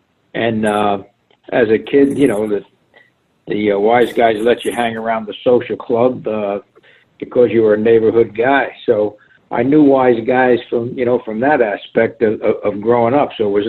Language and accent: English; Paterson, New Jersey, United States; also born or lived in Robertsdale; But I was born in Robertsdale, Pennsylvania. But my growing up background in Paterson, you attained a lot of street smarts because, you know, I grew up in an Italian neighborhood.